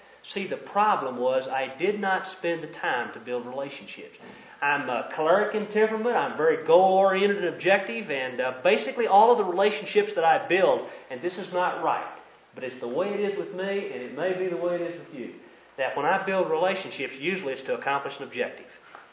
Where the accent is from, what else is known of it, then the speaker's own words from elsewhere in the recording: the South, United States; Now, I'm from the South, and I spent a good bit of time down in Oklahoma, and one of the things about the people in the South is they talk fast.